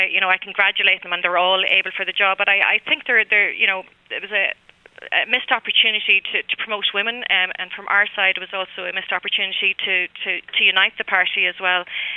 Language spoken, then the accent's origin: English; Ireland; our cultural and sporting life and our rich national language are all of what defines us as Irish and unique in the world